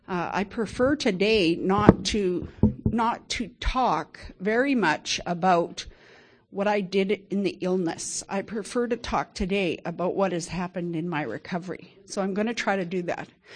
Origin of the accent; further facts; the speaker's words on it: Kelowna, British Columbia, Canada; from Kelowna, British Columbia. It's great to see you all here.